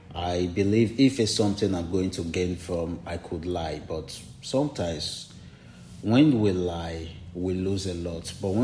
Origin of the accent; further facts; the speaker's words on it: Nigeria; also born or lived in Ukraine; now in Germany; I'm from Nigeria. I have been to Ukraine, and when the war in Ukraine happened, then I moved down to Germany. So I've been here for a year plus